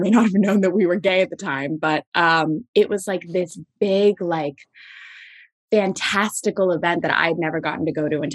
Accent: California, United States; like, I'm not from LA, I'm from Orange County.

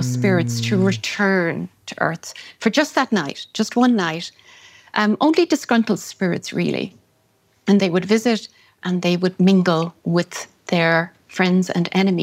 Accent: Ireland; born or raised there

